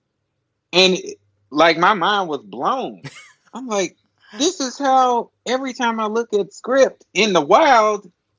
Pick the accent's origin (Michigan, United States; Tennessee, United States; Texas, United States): Tennessee, United States; Nashville; When I grew up in Nashville, Tennessee.